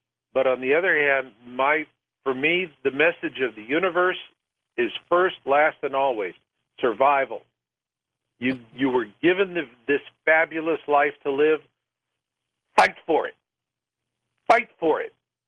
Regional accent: Arizona, United States; I grew up in Arizona, and I just like them as a people.

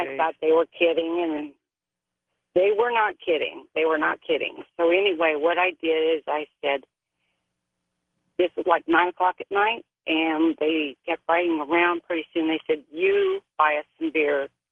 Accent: St. Joseph, Missouri, United States; also born or lived in Albuquerque, New Mexico; I was like 38 years old, and I was from St. Joseph, and I went to Platte City to meet a gentleman.

